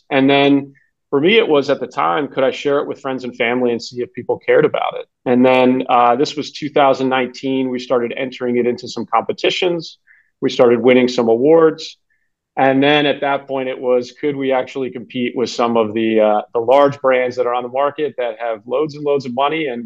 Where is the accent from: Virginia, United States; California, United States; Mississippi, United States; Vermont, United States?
Virginia, United States; We wanted to actually build the business where my hometown is, or I grew up in the Mid-Atlantic, so Northern Virginia.